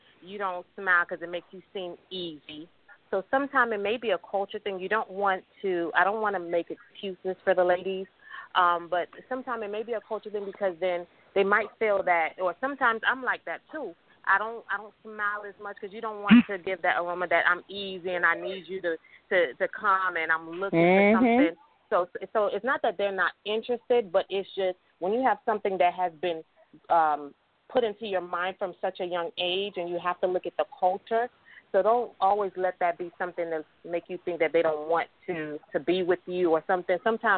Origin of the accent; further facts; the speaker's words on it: Haiti; now in Miami, United States; it can be a culture thing because I am Haitian